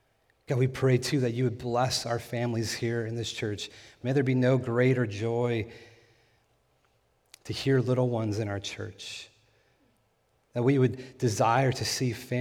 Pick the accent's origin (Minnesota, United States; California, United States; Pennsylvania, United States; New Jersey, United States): California, United States; Tehachapi; I was visiting friends and family in my hometown of Tehachapi, California.